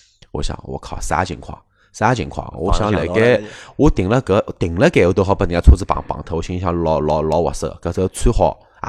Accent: China; 我只晓得我是中国人，我打110是没问题的。

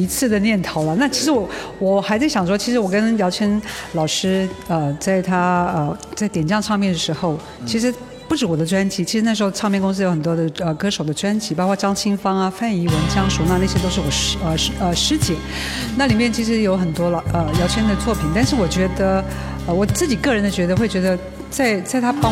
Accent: Hualien, Hualien County, Taiwan; 因为我是来自这个花莲这个地方

